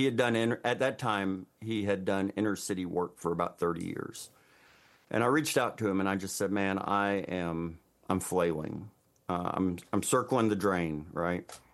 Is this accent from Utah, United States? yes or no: no; Mississippi, United States; Yeah, I'm a sixth generation Mississippian. I grew up in Mississippi. My people are here